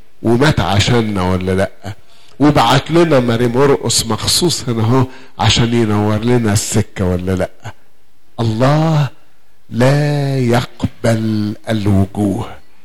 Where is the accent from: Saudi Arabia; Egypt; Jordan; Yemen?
Egypt; احنا يا مصريين اصلنا ايه؟ فراعنة، مش كده برضو؟